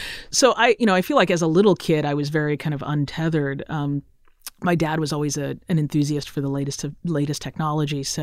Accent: Kenya; growing up in Kenya, and we moved around to a bunch of different places within Kenya

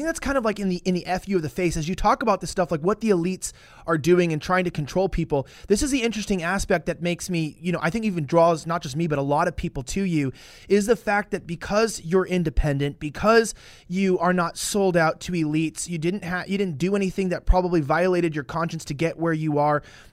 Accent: Hollywood, California, United States; I'm from Hollywood, so I know what people do in Hollywood to get where they are.

